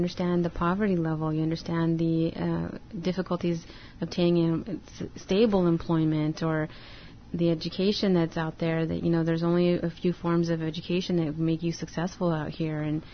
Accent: El Centro, California, United States; Local, yes. Born and raised in Imperial Valley.

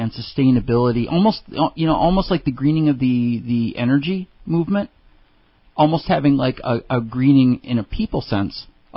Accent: Detroit, Michigan, United States; That's my home state. I saw my first stabbing in Detroit as a 10-year-old driving through with my dad lived in Detroit for a while.

